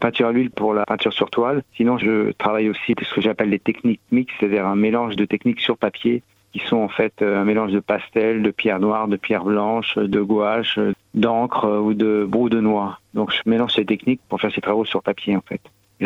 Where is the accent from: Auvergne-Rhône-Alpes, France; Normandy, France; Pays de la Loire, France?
Pays de la Loire, France; j'ai acheté une ancienne ferme il y a une vingtaine d'années en Mayenne, parce que je suis originaire de la Mayenne.